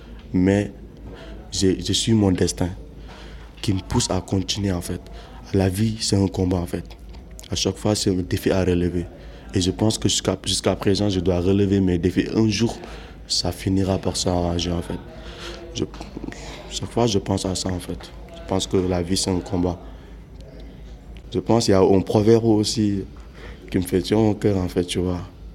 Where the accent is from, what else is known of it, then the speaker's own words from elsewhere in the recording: Mali; Du Mali. Je viens du Mali.